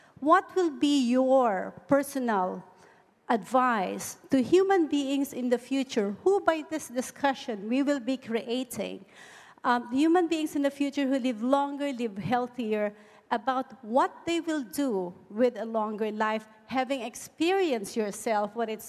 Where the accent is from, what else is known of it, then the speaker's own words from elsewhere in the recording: Philippines; English is a second language; now in Singapore; I'm from the Philippines, but I live in Singapore.